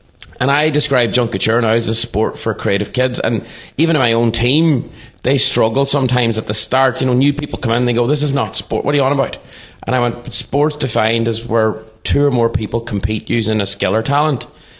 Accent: Ulster, Ireland; if I go back to growing up in Donegal, and it was a happy upbringing

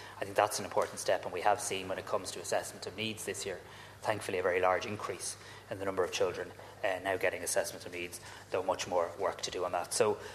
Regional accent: Bray, County Wicklow, Ireland; I'm from Bray.

